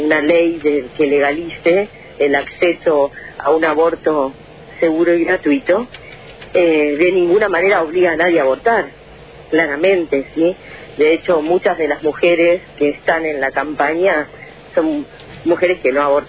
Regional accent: Argentina

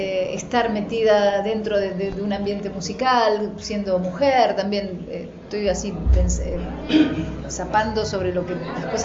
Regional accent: Curuzú Cuatiá, Corrientes, Argentina; born there; porque como yo nací en Curuzucuatiá

